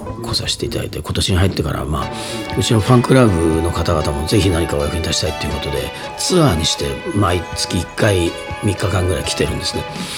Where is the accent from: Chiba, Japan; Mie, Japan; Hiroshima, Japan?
Hiroshima, Japan; 僕は広島出身なんですね。